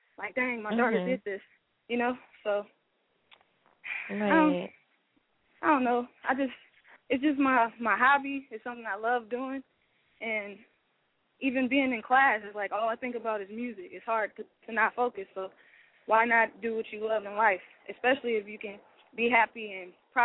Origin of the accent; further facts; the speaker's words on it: California, United States; Well, I'm from the Bay, so I really want to work with, like